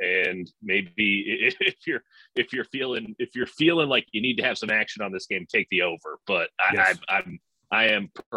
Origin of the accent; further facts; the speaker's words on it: Chicago, Illinois, United States; I grew up in Chicago. And so I'm just visiting my parents. And it's 17 degrees here. Like I live in the Bay Area.